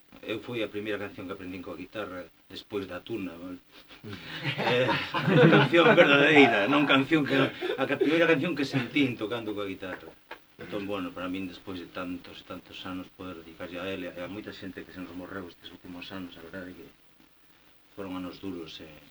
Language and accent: Galician; Vilagarcía de Arousa, Galicia, Spain; Eu son de Vila García